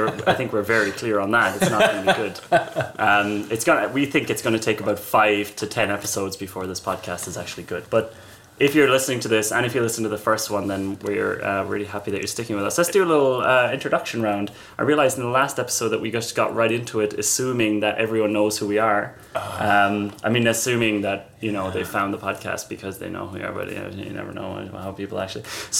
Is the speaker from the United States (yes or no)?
no; Ireland; Nice. And … from Ireland, and I don't have a job.